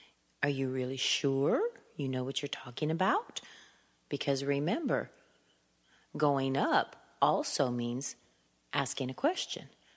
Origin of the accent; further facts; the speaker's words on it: California, United States; I come from California. I'm an accent trainer.